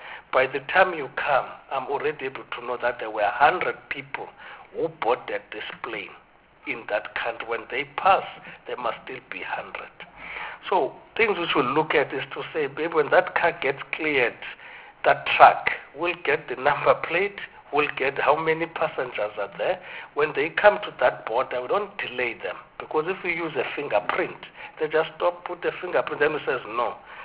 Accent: South Africa; I'm a South African, but my chief is on that other side.

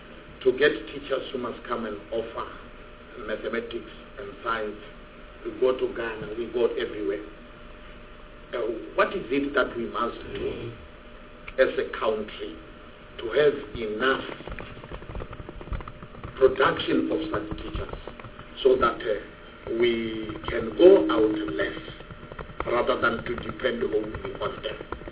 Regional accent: South Africa; because we must admit as South African educational system that we have got a challenge.

